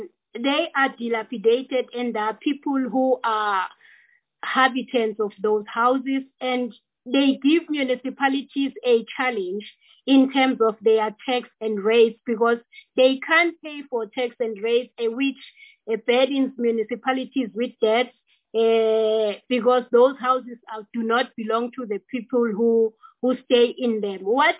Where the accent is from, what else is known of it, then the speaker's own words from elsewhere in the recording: Mpumalanga, South Africa; I'm from Lekwastanet in Mpumalanga.